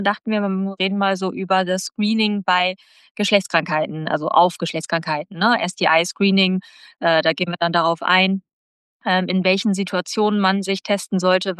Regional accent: Cologne, North Rhine-Westphalia, Germany; now in Berlin, Germany; Ich komme ja ursprünglich aus Köln.

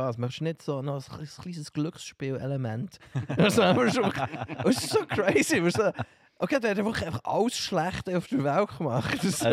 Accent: Switzerland; als Schweizer sind wir recht verschont geblieben.

